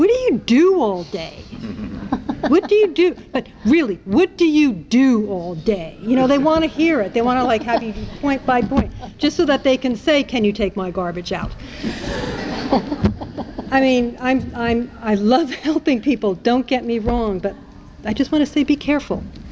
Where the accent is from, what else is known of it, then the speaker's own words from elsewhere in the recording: United States; moved away as an adult; now in France; because I realized, for one thing, being American, I was going to stay here.